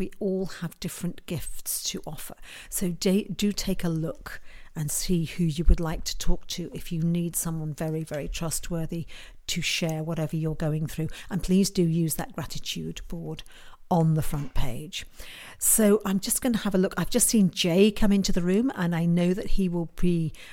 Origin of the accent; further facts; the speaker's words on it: United Kingdom; I'm a Brit, and a lot of them are in the States